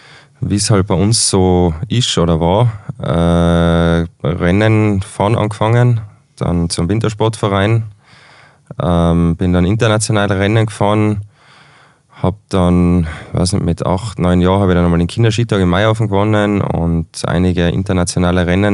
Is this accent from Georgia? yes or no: no; Tyrol, Austria; Ist bei uns im Zillertal ein bisschen schwierig